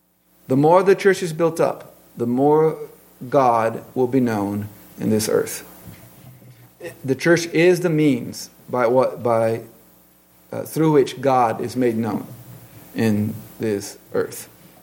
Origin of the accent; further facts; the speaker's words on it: Brazil; But I grew up in Brazil where they use bricks to build.